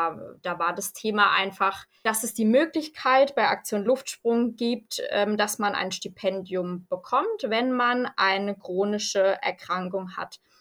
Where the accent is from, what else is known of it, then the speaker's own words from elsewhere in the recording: Baden-Württemberg, Germany; now in Hesse, Germany; 26 Jahre alt, wohne mittlerweile an der schönen hessischen Bergstraße, komme aber ursprünglich aus Baden-Württemberg